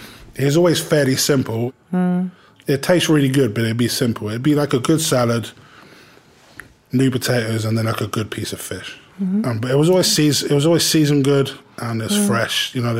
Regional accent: Uckfield, South East England, United Kingdom; where we grew up in Uckfield is pretty close to Brighton, close to a place called Seaford

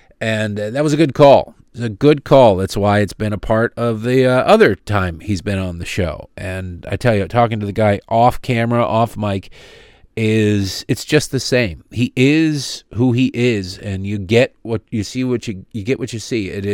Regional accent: Detroit, Michigan, United States; Hey, I grew up in Detroit. We don't have a pro team. We just have the Lions.

